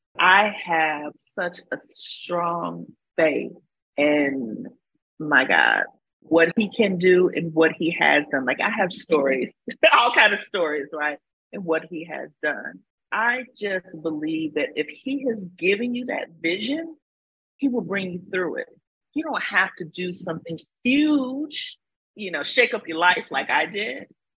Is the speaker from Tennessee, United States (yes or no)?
no; Cleveland, Ohio, United States; it was very difficult growing up in the Midwest, in Cleveland, where there weren't, I never saw any other families that were like mine. So here I am, this little Black girl with a Spanish last name